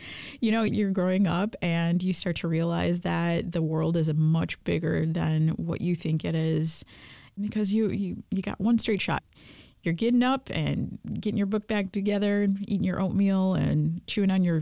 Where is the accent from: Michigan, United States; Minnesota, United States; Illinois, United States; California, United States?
Michigan, United States; East Lansing; I, of course, grew up in Michigan, and I grew up in East Lansing, Michigan, actually.